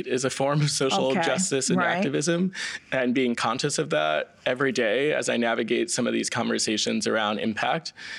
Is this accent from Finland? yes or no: no; New York City, New York, United States; growing up in New York City, we have such a rich cultural community here